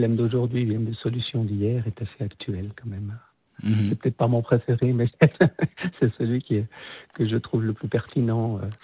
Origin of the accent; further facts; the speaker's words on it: Vaud, Switzerland; je suis vaudois d'origine, donc, et que je l'ai fait aussi par rapport à... j'habite à la campagne